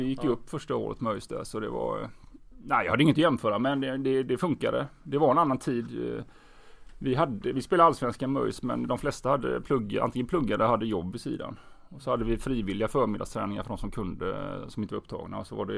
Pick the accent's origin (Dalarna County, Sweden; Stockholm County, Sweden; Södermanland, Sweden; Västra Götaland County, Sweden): Västra Götaland County, Sweden; Ja, jag är uppvuxen i Görland, heter det. Ett litet samhälle söder om Stenungsund, ligger 4 mil norr i Göteborg ungefär.